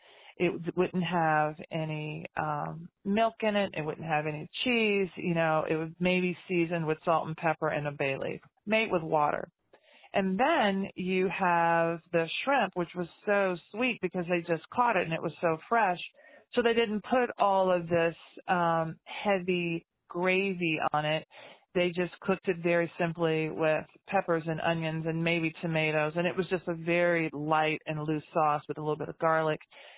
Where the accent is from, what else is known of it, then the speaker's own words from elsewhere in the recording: the South, United States; I grew up in the South, but I had never really looked at the food scene through the lens of history.